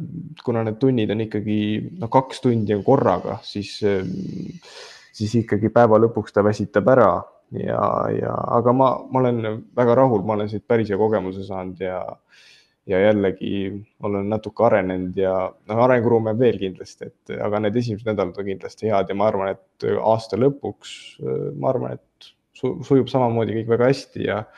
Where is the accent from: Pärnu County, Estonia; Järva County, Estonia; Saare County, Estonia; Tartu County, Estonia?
Tartu County, Estonia; Tartu; kuna ma olen ikkagi Tartust pärit